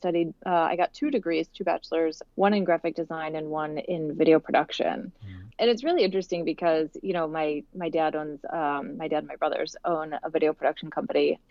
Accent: Cincinnati, Ohio, United States; Absolutely lovely place to grow up.

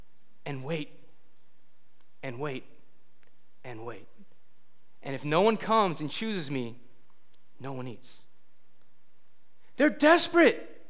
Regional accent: San Francisco, California, United States; now in Oakland, United States; I grew up in San Francisco, then moved out to the East Bay.

